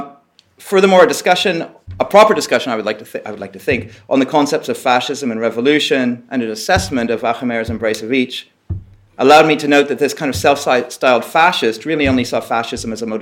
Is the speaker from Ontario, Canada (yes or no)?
yes; Toronto, Ontario, Canada; I first approached Eric Pensler in Toronto, when he was still in Toronto, actually, which is also my hometown, 10, 12 years ago, maybe